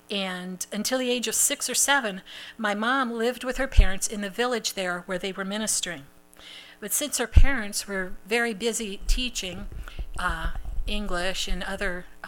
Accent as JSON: {"language": "English", "town": "Phoenix", "region": "Arizona", "country": "United States", "tie": "born or raised there", "also_born_or_lived": "Winnipeg, Canada", "said": "So I was born on September 12, 1960, in a suburb of Winnipeg, Manitoba, Canada. In 1964, just before my fourth birthday, we emigrated from Canada to Phoenix, Arizona."}